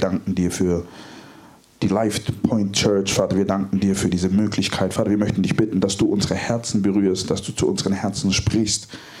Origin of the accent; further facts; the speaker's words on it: Stuttgart, Baden-Württemberg, Germany; Also meine Eltern kommen ursprünglich aus Ghana, ich bin aber hier in Stuttgart geboren, so mit Stuttgarter durch und durch.